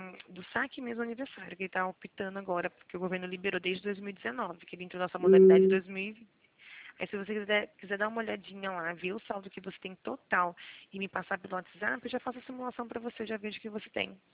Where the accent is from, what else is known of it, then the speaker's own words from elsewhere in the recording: Araras, São Paulo, Brazil; Eu sou aqui de Araras